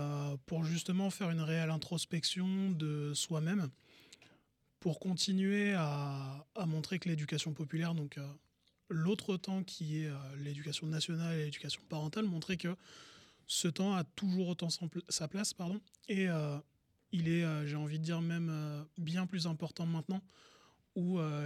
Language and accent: French; Jeumont, Hauts-de-France, France; Alors, je viens de Jeumont, dans le nord de la France